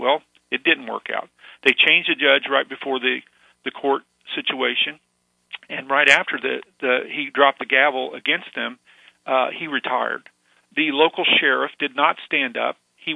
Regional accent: Springfield, Missouri, United States; I grew up in the Bible Belt. They say that Springfield might be the belt buckle of the Bible Belt.

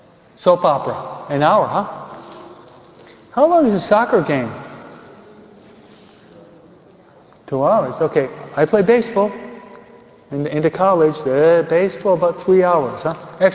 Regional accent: New York, United States; And I do it 14 because I'm from New York.

